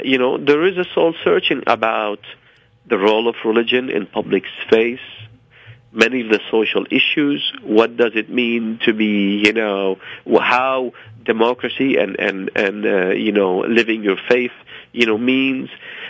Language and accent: English; United States; no doubt what complicates our lives as American of Muslim faith is what's going on in overseas